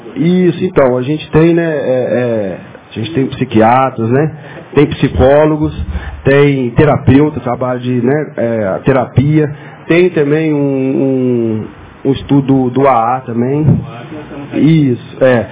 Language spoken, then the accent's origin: Portuguese; Belo Horizonte, Minas Gerais, Brazil; Eu sou de Belo Horizonte, vim para cá para essa missão, né?